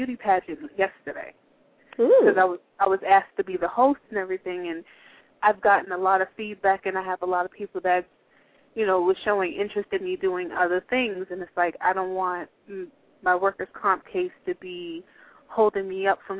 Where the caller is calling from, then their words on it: Massachusetts, United States; Massachusetts.